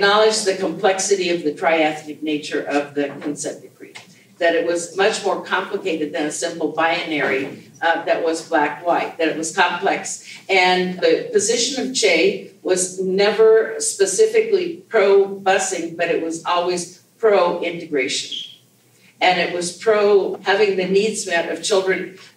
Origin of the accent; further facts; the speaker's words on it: Colorado, United States; So I am not from Denver. I've never worked in Denver. I grew up in rural Colorado.